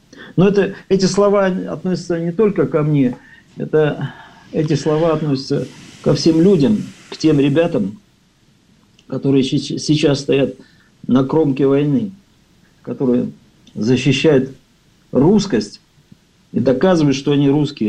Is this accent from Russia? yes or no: no; Donbas, Ukraine; я сам родом с Донбасса